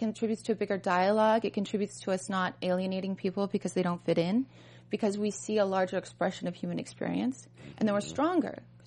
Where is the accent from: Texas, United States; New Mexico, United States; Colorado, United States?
New Mexico, United States; Los Alamos; So I come from Los Alamos.